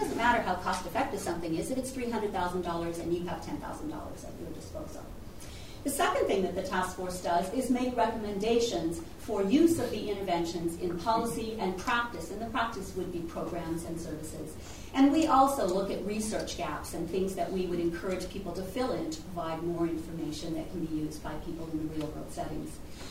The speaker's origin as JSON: {"language": "English", "country": "Canada", "said": "Now, I always like to start here because I'm a Canadian"}